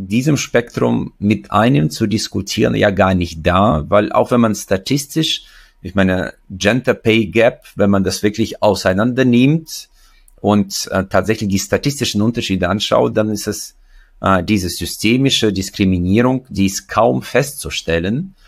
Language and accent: German; Uzbekistan; now in Germany; Ich komme ja selbst aus Usbekistan. Ich bin sozusagen aus dem sozialistischen System geflohen, als das zusammengebrochen ist.